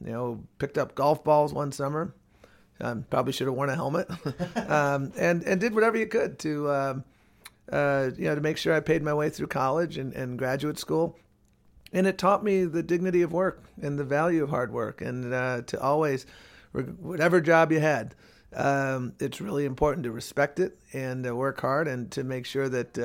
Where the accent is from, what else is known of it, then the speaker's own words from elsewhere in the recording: Buffalo, New York, United States; Well, I was born in Buffalo, New York, had the privilege of growing up there.